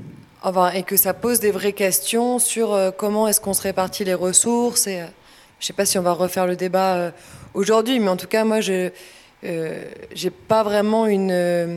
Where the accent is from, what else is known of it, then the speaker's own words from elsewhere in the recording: Toulouse, Occitanie, France; Alors moi, je viens d'une petite bourgade du sud-ouest de la France